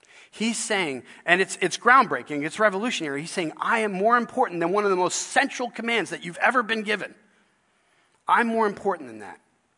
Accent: New York, United States; I grew up just outside of Manhattan in New York.

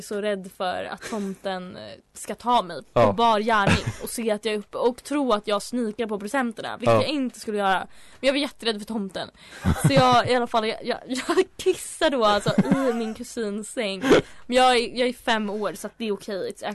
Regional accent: Täby, Stockholm County, Sweden; Och den här utspelar sig då i Täby. En hemsk plats och aldrig dit. Där jag växte upp.

